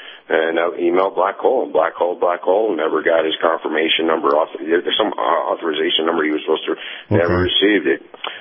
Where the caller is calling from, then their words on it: Tennessee, United States; Hey, good morning, sir. … in East Tennessee.